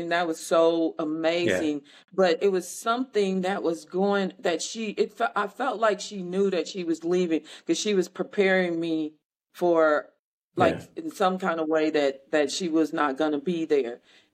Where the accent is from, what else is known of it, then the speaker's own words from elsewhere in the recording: Milwaukee, Wisconsin, United States; And I grew up in Milwaukee, and we were we didn't have any need, no need.